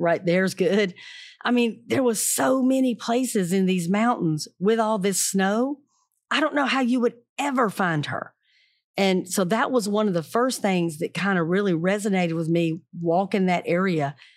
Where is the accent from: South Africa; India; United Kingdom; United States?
United States; the South; I mean, I know I'm from the South